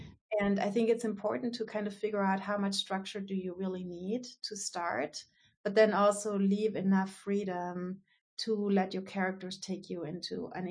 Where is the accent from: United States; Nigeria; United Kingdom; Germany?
Germany; first language German; English is a second language; I did grow up in a different place. It's not Mississippi. It's Germany. So yes, I know. So I grew up in Germany. I grew up speaking German. I wrote in German.